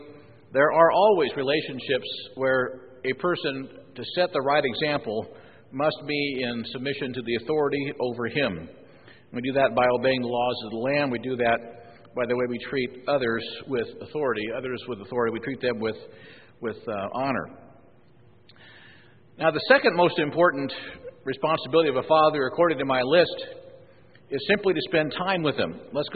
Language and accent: English; Illinois, United States; When I was growing up in Illinois, there were very few deer compared to today.